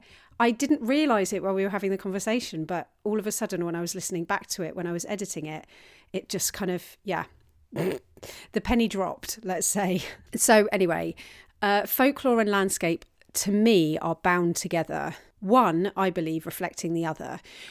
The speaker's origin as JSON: {"language": "English", "region": "London", "country": "United Kingdom", "tie": "born or raised there", "said": "even in my hometown of London"}